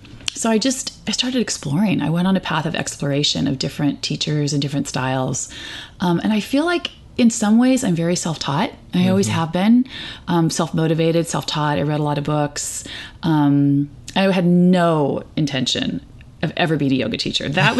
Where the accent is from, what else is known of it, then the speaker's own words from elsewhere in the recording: California, United States; I grew up in California with liberal parents. Of course I'm going to be liberal, you know, usually.